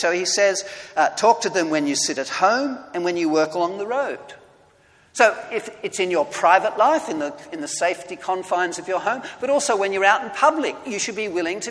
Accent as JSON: {"language": "English", "country": "Australia", "said": "Sorry, I'm an Australian, so I've just said that."}